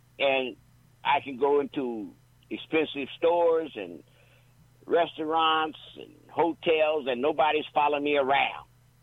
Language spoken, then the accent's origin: English; Oakland, California, United States; I am from Oakland. I'm in Oakland right now.